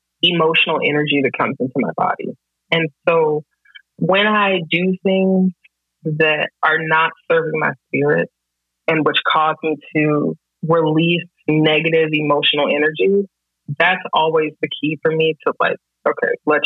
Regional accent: Greensboro, North Carolina, United States; it's like these people don't know that I'm from Greensboro.

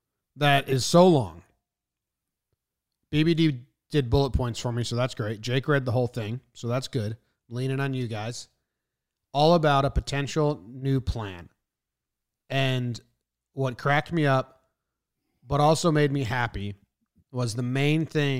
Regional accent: New York, United States; You're from New York. We're from New York.

